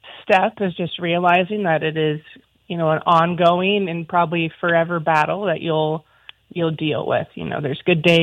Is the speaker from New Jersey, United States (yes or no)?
no; Montana, United States; Obviously, growing up in Montana, everybody gets to a mountain